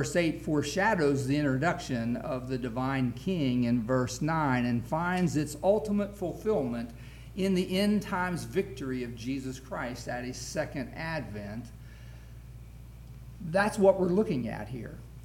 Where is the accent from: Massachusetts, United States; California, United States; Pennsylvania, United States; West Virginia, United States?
West Virginia, United States; Even though you're a Gentile, even though I'm a hillbilly from West Virginia, God still considers me an occupant of Zion.